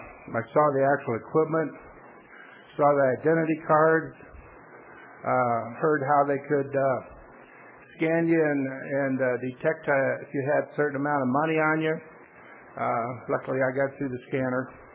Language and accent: English; Houston, Texas, United States; from Houston, Texas.